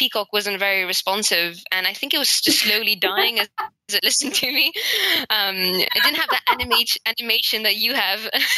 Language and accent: English; India; And so are we as Indian people.